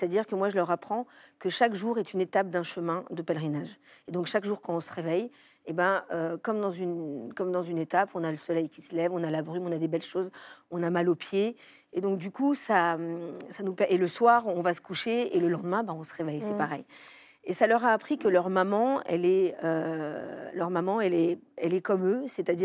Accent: Andes, Peru; Moi, j'ai grandi au Pérou. Et c'était ça mon urgence aussi. C'est-à-dire que moi, j'ai grandi. Ma famille vient des Andes. J'ai vécu dans les Andes, dans la jungle.

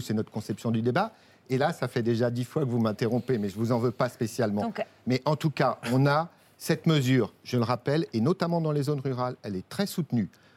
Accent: Pays de la Loire, France; Vous savez, je suis de l'Anjou, il y a de la chasse.

